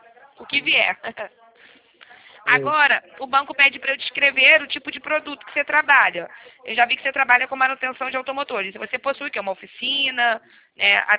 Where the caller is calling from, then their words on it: Rio de Janeiro, Brazil; eu falo do Rio